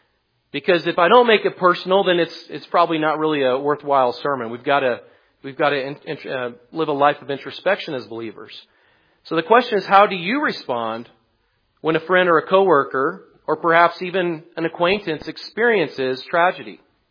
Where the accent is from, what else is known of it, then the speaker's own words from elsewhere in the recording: California, United States; now in Tennessee, United States; We come from California, obviously. And California is a much more secular place than it is here in Tennessee.